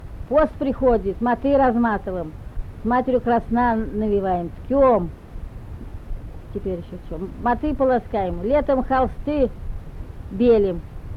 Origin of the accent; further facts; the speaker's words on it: Parfenki, Russia; Родилась в Парфенках и живу в Парфенках, и замуж вышла в Парфенках, весь век живу в Парфенках.